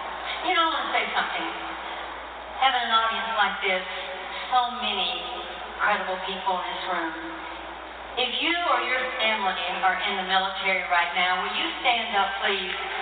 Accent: Nashville, Tennessee, United States; My sister had gotten Nashville, yes, my hometown. People still say I sound like Nashville a lot.

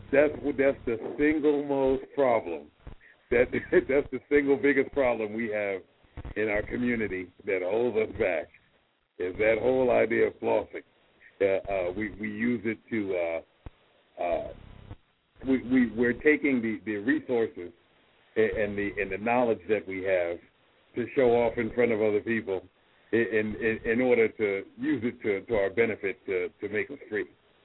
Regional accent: Harlem, New York, United States; Yeah, I grew up in Harlem, surrounded by four people, myself four, everybody around me four.

